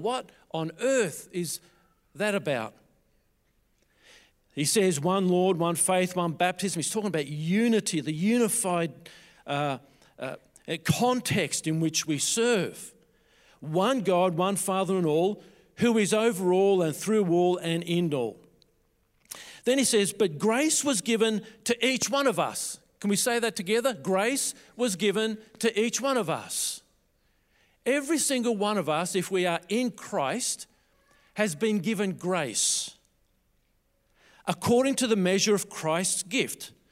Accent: Melbourne, Victoria, Australia; I grew up in the Russian Orthodox here in Melbourne, Russian Orthodox Church here in Melbourne. My parents were Russian. Their parents were Russian.

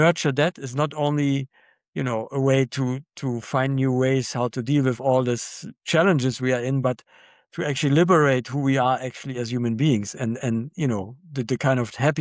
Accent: East Germany, Germany; I just remember I grew up in East Germany, and I also had that sense after the wall came down

